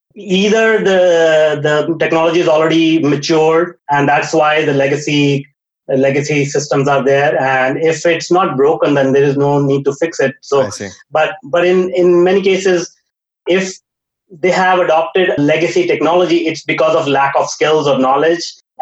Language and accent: English; India; growing up in India in a small town, we're talking about like 20, 25 years ago, right?